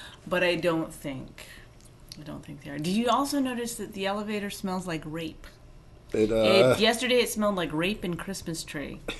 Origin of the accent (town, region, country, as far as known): Canada